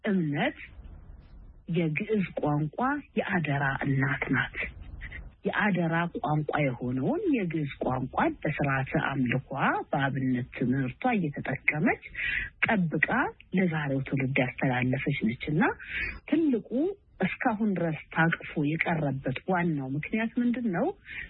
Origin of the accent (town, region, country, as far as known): Addis Ababa, Ethiopia; born or raised there